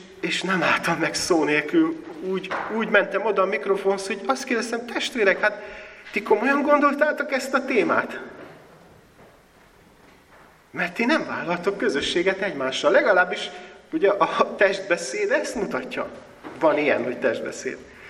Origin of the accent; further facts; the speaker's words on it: Transylvania, Romania; now in Hungary; mikor Magyarországra költöztem, ugye Erdélyből származom, aki nem tudná, vállalom ezt büszkén